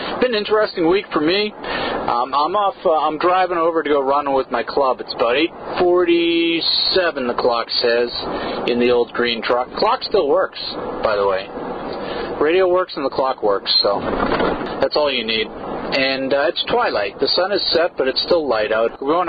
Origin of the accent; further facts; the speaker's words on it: New England, United States; I grew up in New England, right?